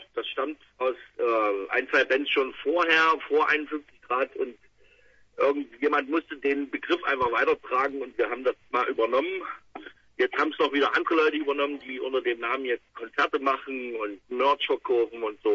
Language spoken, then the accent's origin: German; Halle, Saxony-Anhalt, Germany; also wir sind aus Halle.